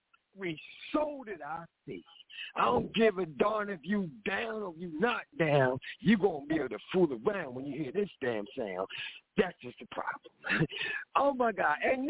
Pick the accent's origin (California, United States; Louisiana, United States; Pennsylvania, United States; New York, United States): Pennsylvania, United States; Philadelphia; I'm from Philly.